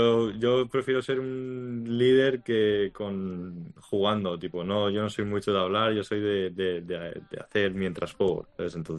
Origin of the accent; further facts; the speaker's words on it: Spain; accent: Spanish; O sea, a mí me dicen que tengo un acento de español grande.